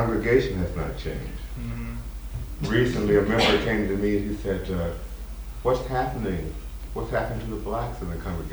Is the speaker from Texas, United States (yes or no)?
no; Ohio, United States; I grew up in Ohio, where I was comfortable because I was a German among the Germans. But then I moved to the Northwest